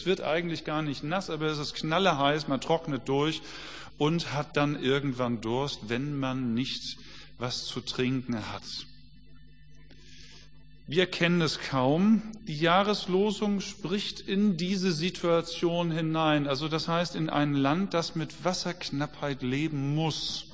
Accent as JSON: {"language": "German", "region": "Hamburg", "country": "Germany", "said": "Wie oft haben mich Leute gefragt, du als Hamburger, wie bist du denn mit den Bayern zurechtgekommen?"}